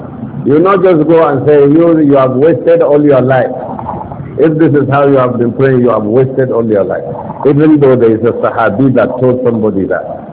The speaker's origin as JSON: {"language": "English", "country": "Nigeria", "said": "Because I came all the way from Nigeria, so I know what I came to do."}